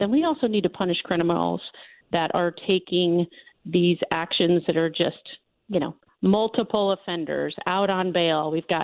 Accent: Decatur, United States; We need to, you know, Decatur, it's my hometown.

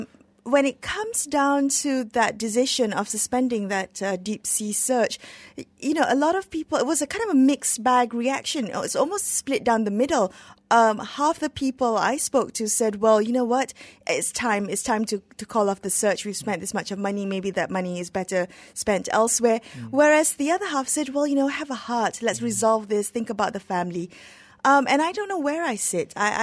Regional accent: Penang, Malaysia; I'm torn because I'm from Penang and of the heritage

